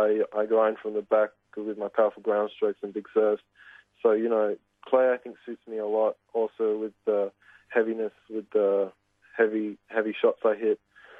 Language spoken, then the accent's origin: English; Alicante, Valencian Community, Spain; also born or lived in Sydney / Dubai; now in Marbella, Spain; And then we moved to Spain, and I've been living in Spain ever since. I lived in Alicante for 5 years, and then 2 years ago I moved down south to Marbella.